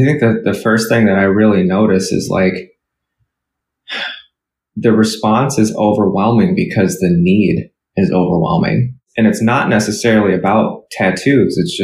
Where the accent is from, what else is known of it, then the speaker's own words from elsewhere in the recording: California, United States; every one of those centers, I'm from California.